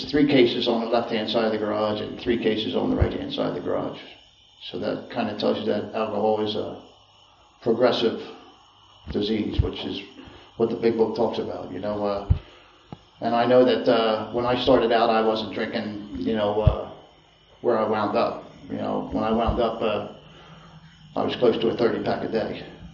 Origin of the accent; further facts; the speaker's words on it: Philadelphia, Pennsylvania, United States; born there; I think I was born in 1960 in Philadelphia.